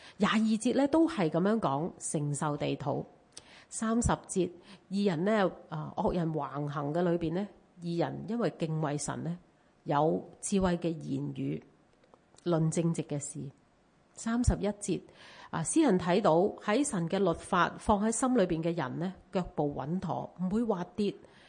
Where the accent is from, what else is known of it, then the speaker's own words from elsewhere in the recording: Hong Kong; 今天我们在香港居住，我们有地，有居住的地方呢，是我们香港人梦寐以求的生活。